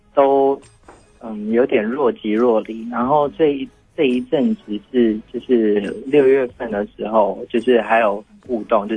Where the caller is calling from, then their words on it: Tainan, Taiwan; 我是台南的